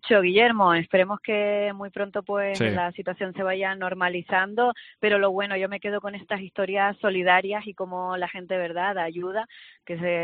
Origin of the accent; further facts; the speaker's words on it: Canary Islands, Spain; qué gente más solidaria somos el pueblo canario